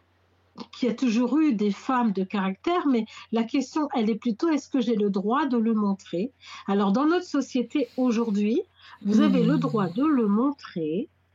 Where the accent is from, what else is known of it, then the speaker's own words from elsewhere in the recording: Cameroon; je suis des Wando. C'est là où je me rappelle que je suis camerounaise